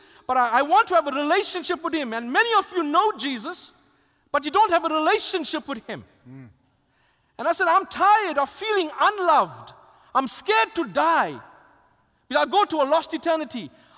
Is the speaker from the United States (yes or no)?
no; South Africa; I grew up in South Africa in the time known as apartheid